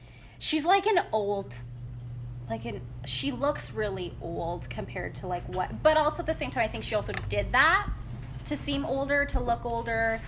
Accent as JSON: {"language": "English", "region": "Alberta", "country": "Canada", "tie": "born or raised there", "said": "And then we want to research the Canadian crimes because we're both Canadian. We grew up, you know, in Alberta."}